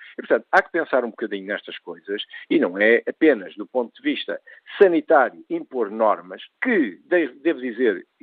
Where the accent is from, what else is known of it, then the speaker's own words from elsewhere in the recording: Portugal; pessoalmente, como português, como cidadão, absolutamente confuso